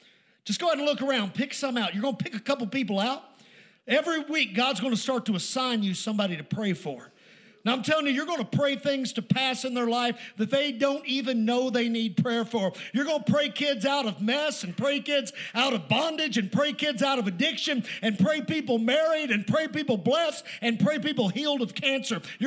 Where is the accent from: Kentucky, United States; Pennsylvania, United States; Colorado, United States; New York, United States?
Kentucky, United States; I'm living in West Texas. It's dusty and dry out there. It's nasty. I'm from Kentucky where the water comes.